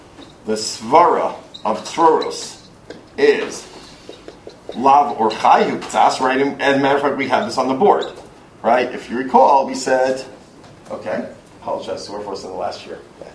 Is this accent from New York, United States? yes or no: yes; Brooklyn, New York, United States; I grew up in Brooklyn. That was considered adequate secular education.